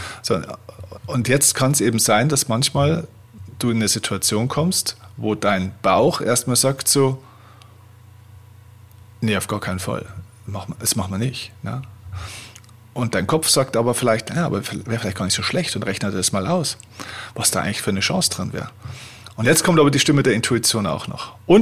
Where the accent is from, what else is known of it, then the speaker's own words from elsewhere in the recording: Vilsbiburg, Bavaria, Germany; den habe ich ja in meiner Heimatstadt Vilsbiburg gemacht